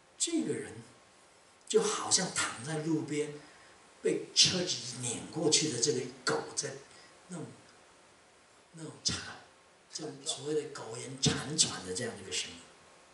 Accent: Taiwan; 我们台湾人的习俗就在门口就搭一个帐篷嘛

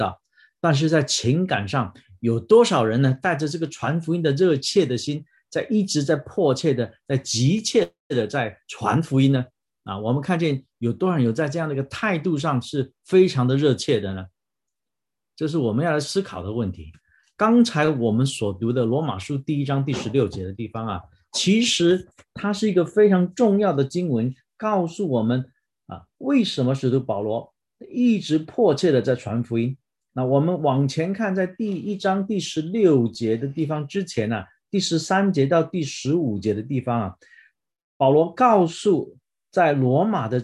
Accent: Taiwan; 我还记得我们台湾人呢，这个第一句话习惯的习惯的就是喜欢问对方说

